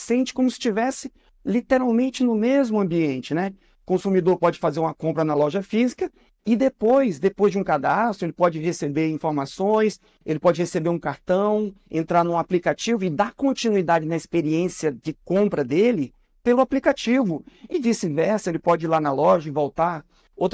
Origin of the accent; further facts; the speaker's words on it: Pará, Brazil; now in São Paulo, Brazil; Porque quando eu cheguei aqui em São Paulo em 2008, para quem não sabe, eu sou do Pará, né? Vim para cá em 2008